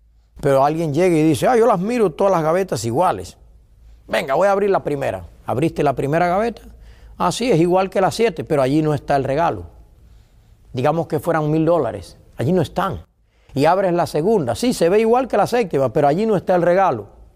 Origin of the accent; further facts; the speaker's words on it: Cuba; now in United States; En mi caso, soy cubano. Bueno, también soy americano ya. Y soy español también.